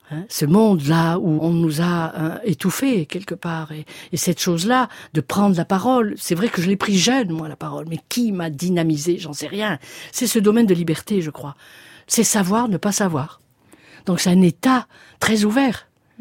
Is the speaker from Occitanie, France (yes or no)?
no; Aix-en-Provence, Provence-Alpes-Côte d'Azur, France; born there; je suis née à Aix-en-Provence et je suis avant tout contrebassiste, improvisatrice et compositrice.